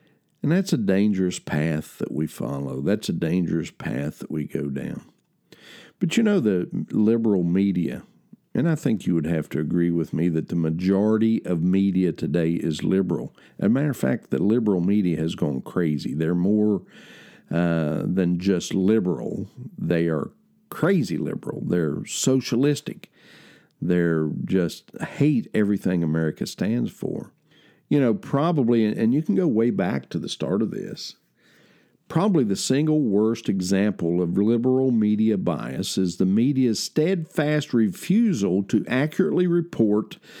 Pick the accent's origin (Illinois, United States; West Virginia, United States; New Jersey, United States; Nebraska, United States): West Virginia, United States; Famous senator from my home state of West Virginia